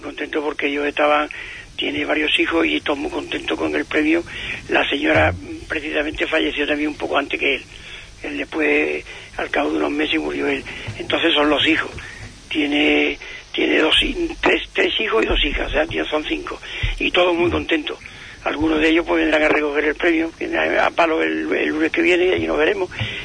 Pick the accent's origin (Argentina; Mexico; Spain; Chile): Spain; Valverde; pues eres de Valverde y yo también